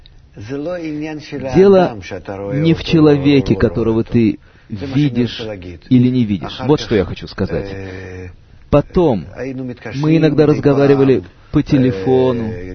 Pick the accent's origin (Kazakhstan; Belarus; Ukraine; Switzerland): Belarus; Vitebsk, Vitebsk Region; born there; moved away as an adult; also born or lived in Saint Petersburg, Russia; Через 3-4 года я уехал из моего маленького городка, где я родился, из Витебска. Это такой маленький городок, где раньше жили одни евреи, приблизительно четверть миллиона жителей.